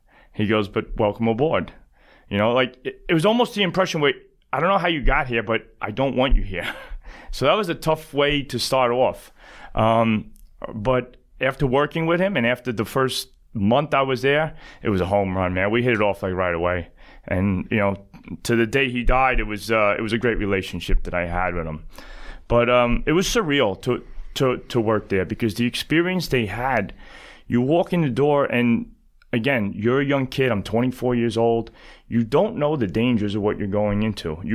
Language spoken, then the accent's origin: English; College Point, New York, United States; Growing up in College Point, Flushing area, we played a lot of sports. And College Point was a huge blue-collar neighborhood.